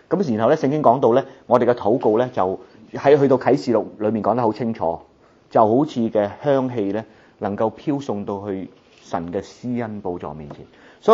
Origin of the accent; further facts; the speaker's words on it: China; 因為我哋中國人有句說話叫相由心生喎